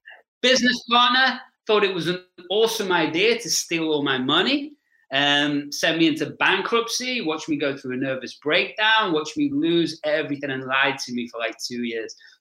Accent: Liverpool, North West England, United Kingdom; moved away; also born or lived in Australia / New Zealand / Bali / California; I've been away 19 years now, but I originally from Liverpool in the UK. Yeah, but I got a long story and we're sure we'll get into it, but I lived in Australia, New Zealand, Bali, California, Florida, Latin America

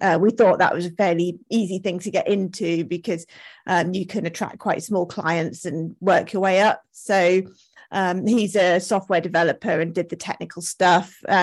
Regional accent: England, United Kingdom; moved away as an adult; now in Mallorca, Spain; We're English, but last year we moved to Mallorca, Spain, because of the flexibility you get with this industry, which is amazing.

